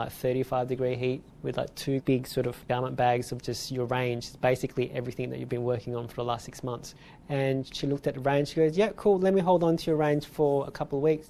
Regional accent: Australia; Being Australian to me means having the creative freedom to do what you want and sort of to chase your dreams.

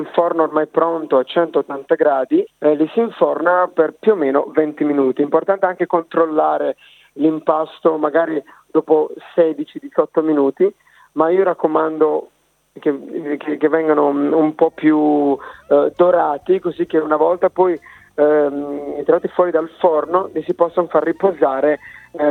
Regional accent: Andria, Apulia, Italy; Sono pugliese, sono andriese, in un paesino vicino Bari, nord barese.

